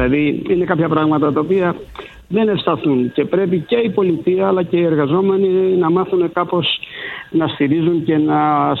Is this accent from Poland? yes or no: no; Greece; Εγώ βλέπω το αντίθετο, δεν ξέρω, εμείς σαν Έλληνες έχουμε μάθει να παραπονιόμαστε και νομίζω άδικα.